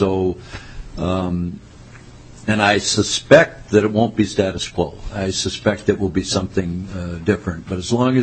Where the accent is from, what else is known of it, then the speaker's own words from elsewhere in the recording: Minnesota, United States; I'm from Minnesota, and we connect our silos with skywalks, like downtown Minneapolis and St. Paul.